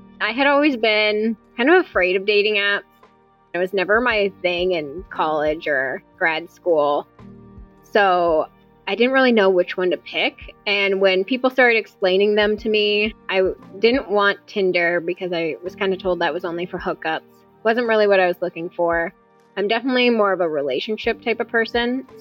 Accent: New Jersey, United States; He was very sweet, very kind of Casanova, had that Southern charm, and I grew up in Jersey

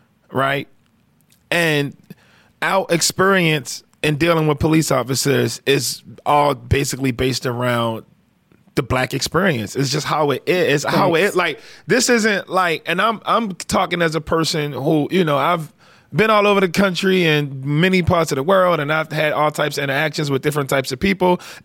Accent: Baltimore, Maryland, United States; I'm from East Baltimore.

